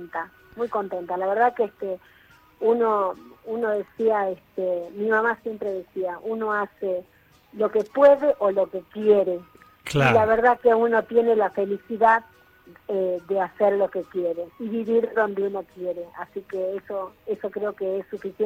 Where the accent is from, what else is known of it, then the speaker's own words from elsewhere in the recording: Jujuy, Argentina; Una jujeña feliz.